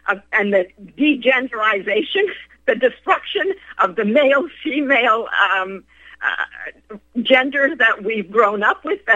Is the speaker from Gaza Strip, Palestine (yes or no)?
no; Bethlehem, West Bank, Palestine; I come from the Middle East. I come from Bethlehem when it was Palestine under the British mandate.